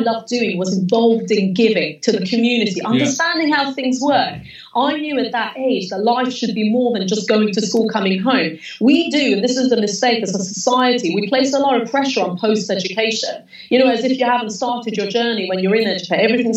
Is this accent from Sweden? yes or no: yes; Sweden; Because I grew up in Sweden.